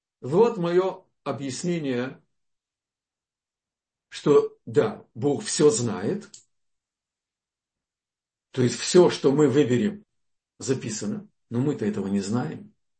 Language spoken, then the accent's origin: Russian; Vilnius, Vilnius County, Lithuania; Я из Литвы, из Вильнюса, родился в Вильнюсе, да?